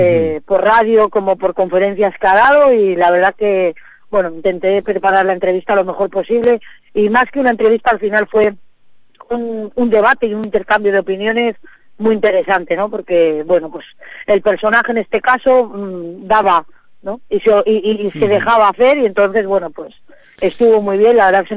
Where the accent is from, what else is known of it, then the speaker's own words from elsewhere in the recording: Santander, Cantabria, Spain; No, ahora estoy en mi tierra, estoy en Santander.